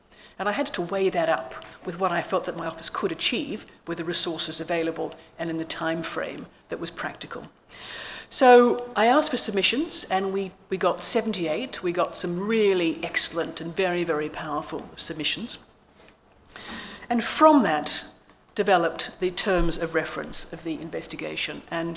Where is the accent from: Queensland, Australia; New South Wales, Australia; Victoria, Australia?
Victoria, Australia; moved away; although I grew up in Victoria, I've been out of the country for about 30 years